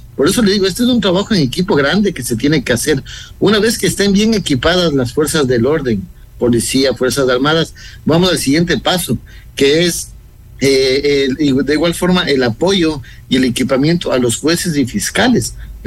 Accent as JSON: {"language": "Spanish", "country": "Ecuador", "said": "somos el pueblo ecuatoriano que debemos estar unidos para combatir al crimen organizado."}